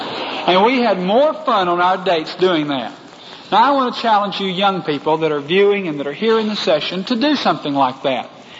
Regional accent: Texas, United States; accent: Texas; I turned to her with my very Texas accent

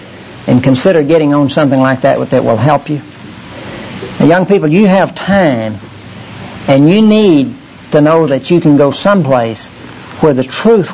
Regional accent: Littlefield, Texas, United States; About 3 weeks ago, I was visiting out my hometown, Littlefield, Texas. My parents are getting rather old.

